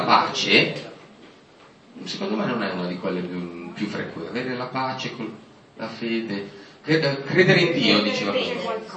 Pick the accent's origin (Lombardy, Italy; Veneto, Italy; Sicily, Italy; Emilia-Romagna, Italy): Lombardy, Italy; Casteggio; Ho 40 anni quasi, sono originario di Casteggio, provincia di Pavia, vicino a Voghera.